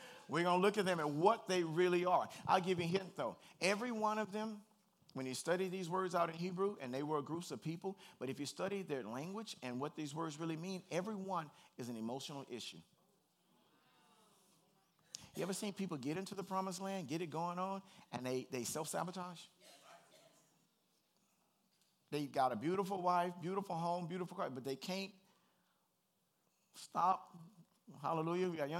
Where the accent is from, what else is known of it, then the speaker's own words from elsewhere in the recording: Compton, California, United States; Now, Compton ain't bad. I know Compton's not bad. I'm from Compton.